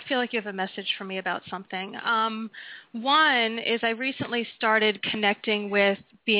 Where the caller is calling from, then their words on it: Florida, United States; From Florida.